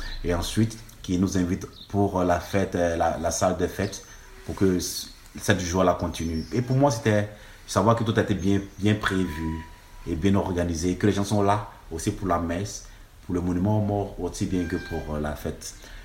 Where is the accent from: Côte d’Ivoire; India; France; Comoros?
Côte d’Ivoire; now in Rome, Italy; Je viens de la Côte d'Ivoire.